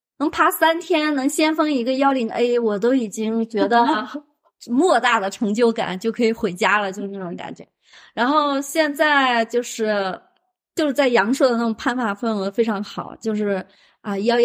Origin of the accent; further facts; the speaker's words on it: Xining, Qinghai, China; 但是我们西宁人就是有这种毛病，就是我们西宁人买房最多的就是成都